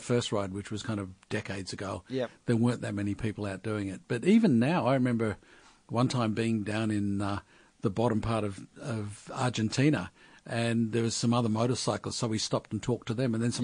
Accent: Australia; as an Australian

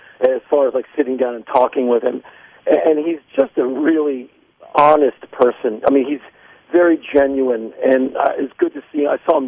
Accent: Washington, District of Columbia, United States; I come from Washington, D.C.

